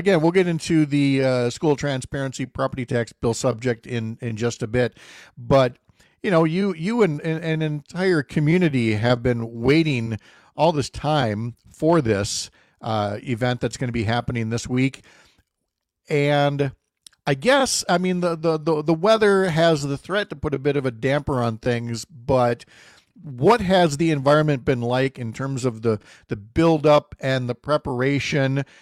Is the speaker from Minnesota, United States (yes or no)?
yes; St. Paul, Minnesota, United States; Growing up in St. Paul, it seemed like every telephone pole or utility pole had something stapled to it about each church in town would be having a different Booyah festival at this point or that point.